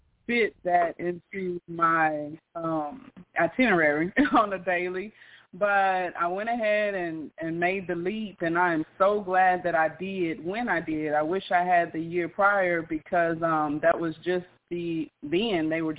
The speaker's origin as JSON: {"language": "English", "region": "Texas", "country": "United States", "said": "I'm actually from Texas, north of Dallas, Texas."}